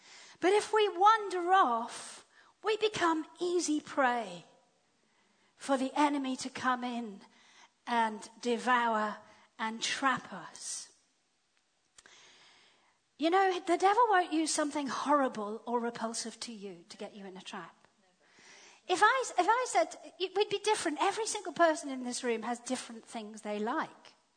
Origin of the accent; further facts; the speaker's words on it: Zimbabwe; When I was growing up, I grew up in Zimbabwe. And if I think about my childhood, I am grateful I grew up in Zimbabwe.